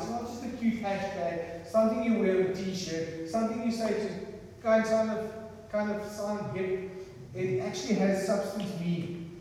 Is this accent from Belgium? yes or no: yes; Belgium; English is a second language; I say zoe because I come from Belgium, so please just excuse the word